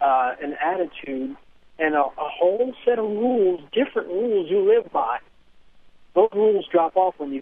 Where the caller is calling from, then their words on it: Oakland, California, United States; I'm calling from Oakland.